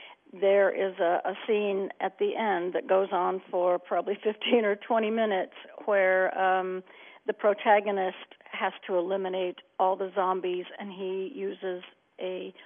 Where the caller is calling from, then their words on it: Saxapahaw, North Carolina, United States; I'm calling from the Saxapahaw area in North Carolina.